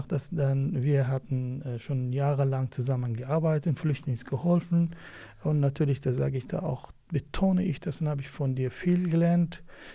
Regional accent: Kurdistan Region, Iraq; German is a second language; now in Germany; also ich flüchte von meiner Heimat in Kurdistan, Irak, ja, 1996. Erste Station war Türkei. In Türkei hatten wir aufgehalten für ein paar Wochen

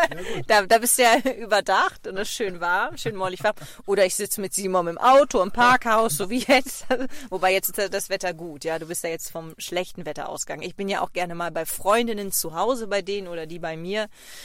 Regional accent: Leer, Lower Saxony, Germany; Ich bin Landei, ne? Das ist klar. Ich komme ja aus Leer, Ostfriesland. Das ist eine Stadt. Viele kennen diese Stadt nicht. 32.000 Einwohner.

